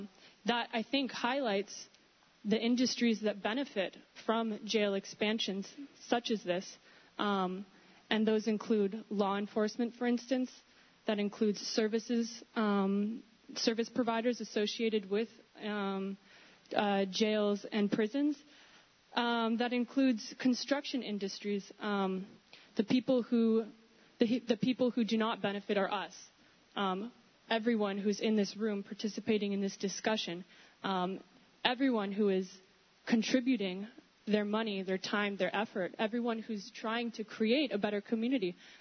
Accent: California, United States; I'm from California, and I've seen your future. My state is covered with prisons

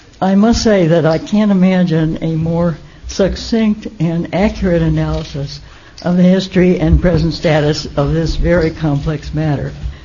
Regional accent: Dryden, New York, United States; from Dryden.

